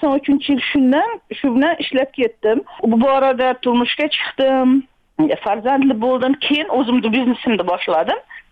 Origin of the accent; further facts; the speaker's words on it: Chelak, Samarqand Region, Uzbekistan; born there; Men Samarqand oblast, Payariq rayon, Chelak shahri, Xo'jobod mahallasida … dunyoga kelganman 69-yilda.